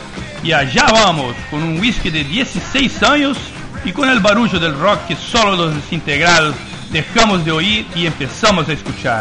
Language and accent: Spanish; Rio de Janeiro, Brazil; Spanish is a second language; Aquí un carioca, listo de nuevo